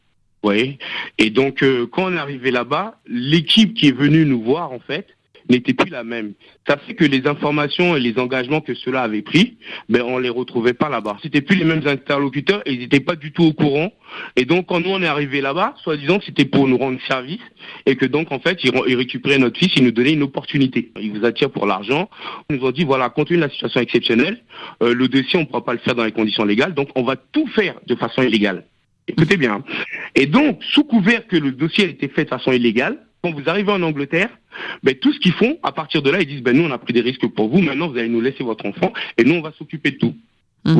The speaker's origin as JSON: {"language": "French", "country": "France", "said": "je suis français, je suis pas anglais."}